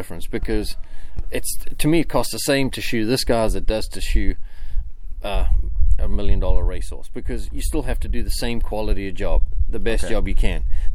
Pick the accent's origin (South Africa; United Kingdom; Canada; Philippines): South Africa; now in United States; So I came originally from South Africa, and I came to horseshoeing school in Shelbyville.